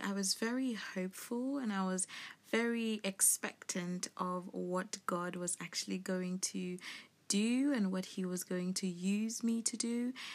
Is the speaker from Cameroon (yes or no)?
yes; Cameroon; in Africa, in my home country, Cameroon